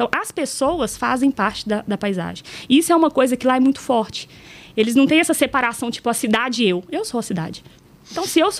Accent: Itaúna, Minas Gerais, Brazil; now in Belo Horizonte, Brazil; Eu venho de Itaúna, que é uma cidade próxima daqui, né? Me mudei para Belo Horizonte para poder estagiar no final ali do meu curso

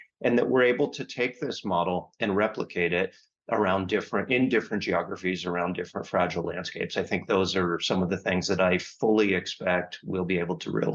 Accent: United States; I'm an American who now lives and works primarily in the U.S.

